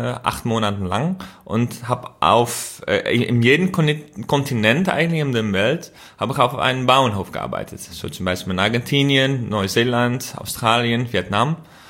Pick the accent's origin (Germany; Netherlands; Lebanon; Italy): Netherlands; German is a second language; als Holländer